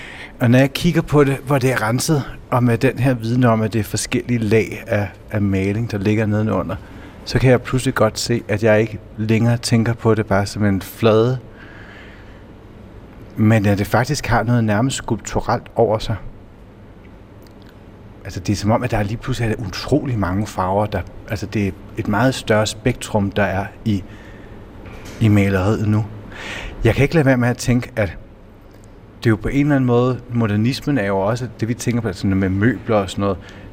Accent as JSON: {"language": "Danish", "region": "Region of Southern Denmark", "country": "Denmark", "said": "Og det sjove er, at jeg kommer jo her fra Fyn."}